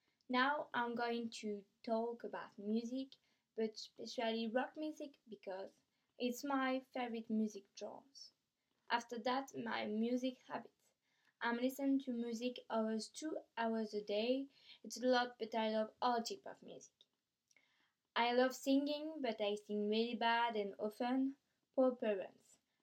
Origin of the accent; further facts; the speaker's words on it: France; English is a second language; I'm 14 years old and I'm from France. So sorry for my accent.